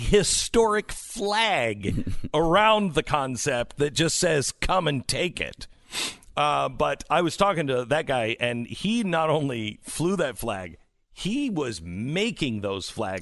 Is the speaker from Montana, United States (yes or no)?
no; Texas, United States; I'm a Texan.